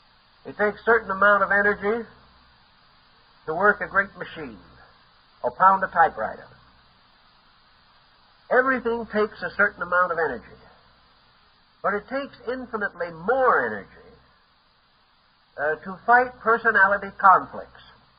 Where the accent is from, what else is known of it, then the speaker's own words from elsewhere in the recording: New York City, New York, United States; I remember growing up in New York.